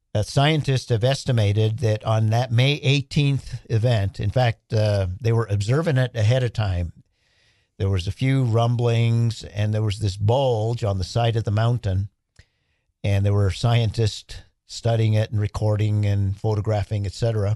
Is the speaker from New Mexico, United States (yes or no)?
yes; Taos, New Mexico, United States; You can also go to where I grew up in Taos